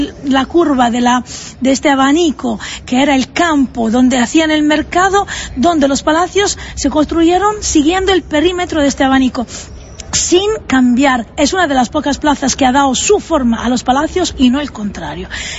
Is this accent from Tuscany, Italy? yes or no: yes; Tuscany, Italy; Spanish is a second language; Yo soy de La Loba, que claro, es el mejor barrio de toda la ciudad